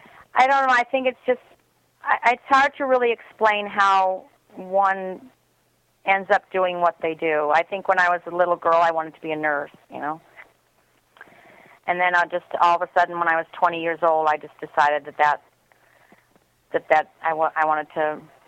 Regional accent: Winnetka, Illinois, United States; also born or lived in Park Forest / Chicago / Hollywood / Maplewood; Well, I actually was born in Park Forest, Illinois, which is the south side.

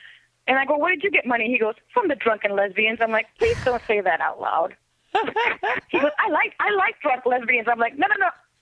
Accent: Texas, United States; you know, because Vicky's from I think Houston or Texas, but I'm from Texas too.

